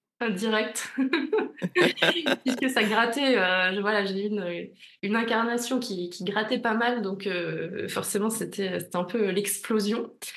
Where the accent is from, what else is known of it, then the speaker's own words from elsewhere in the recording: northern France, France; je viens du nord de la France, donc je change des souvenirs de l'école où on sort à 16h, il fait déjà nuit.